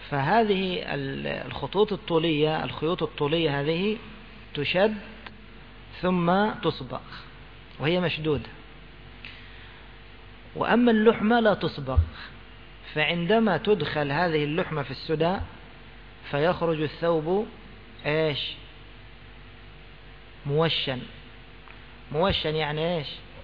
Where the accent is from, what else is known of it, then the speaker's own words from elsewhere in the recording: Egypt; لا، هذه عندنا في مصر هكذا، يصنع من القطن المصري هكذا